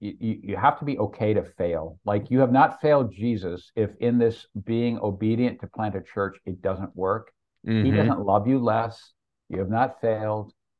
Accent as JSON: {"language": "English", "region": "New England", "country": "United States", "said": "I'm from New England. I like beer"}